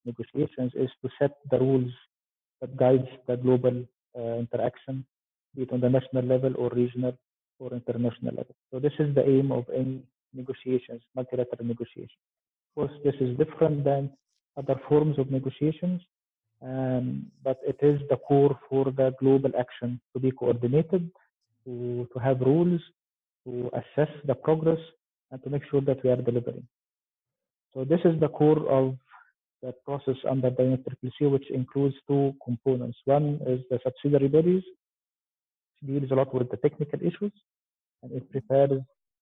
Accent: Egypt; English is a second language; I'm from Egypt.

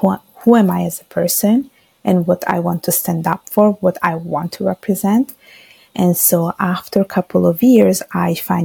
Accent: northern Italy, Italy; I was born and raised in Italy. I was born in the south of Italy. And then we used to move around a lot throughout the whole Italy. So I did a little bit in the south of Italy and the rest of my life in the north. And my parents are from Bangladesh.

